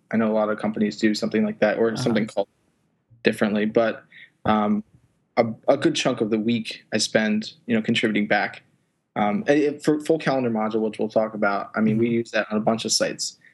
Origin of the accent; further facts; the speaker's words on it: Philadelphia, Pennsylvania, United States; I'm from Philadelphia. I grew up in the suburbs of Philly and moved to the city 4 or 5 years ago.